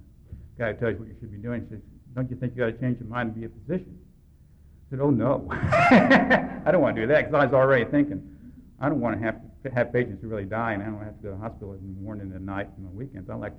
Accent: St. Petersburg, Florida, United States; also born or lived in Atlanta, United States; I grew up in Florida, St. Petersburg, Florida. I've been 8 years in Atlanta, and they sent me to Newfoundland.

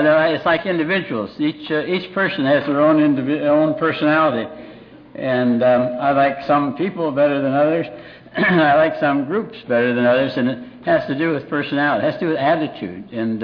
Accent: Alliance, Ohio, United States; also born or lived in Canton; I was born in Canton, Ohio. And grew up in, when I was 4 years old, my father, without even asking my opinion, gave up his job as a druggist in Canton, Ohio, and he bought a house drugstore combination in Alliance, Ohio.

